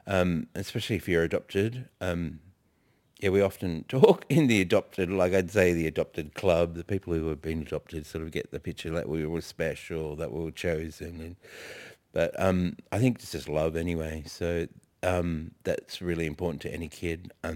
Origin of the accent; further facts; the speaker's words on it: Wollongong, New South Wales, Australia; I grew up in Wollongong. It's a rural, it's a coastal town about an hour and a half from Sydney. Thabal country, I think it is. But yeah, and it's, I grew up in a working class family in housing commission.